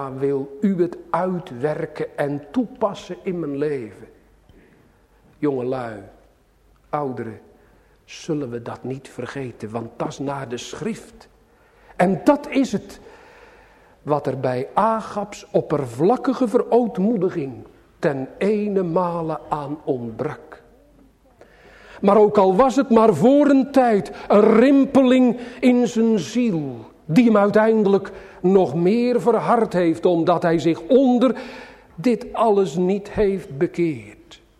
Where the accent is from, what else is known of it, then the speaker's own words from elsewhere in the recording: Sliedrecht, South Holland, Netherlands; born there; uit mijn geboorteplaats uit Sliedrecht